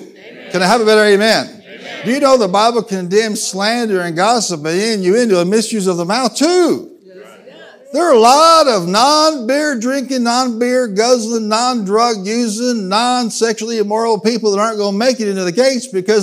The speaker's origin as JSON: {"language": "English", "region": "Illinois", "country": "United States", "said": "But I'm like, bless God, I'm from Illinois."}